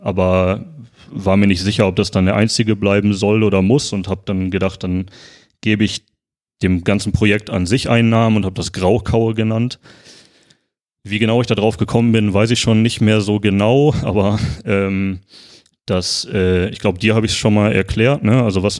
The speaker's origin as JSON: {"language": "German", "region": "North Rhine-Westphalia", "country": "Germany", "said": "also ich komme aus dem Ruhrgebiet, also mir waren zumindest diese Begriffe irgendwie geläufig."}